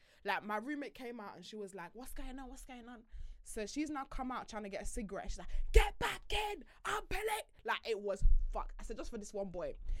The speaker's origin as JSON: {"language": "English", "town": "Luton", "region": "East of England", "country": "United Kingdom", "said": "I'm from Luton."}